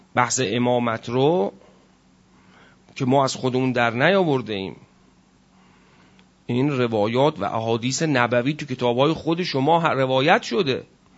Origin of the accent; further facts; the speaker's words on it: Iran; ما ایرانی هستیم مثلا، و با عربا چی کار داریم؟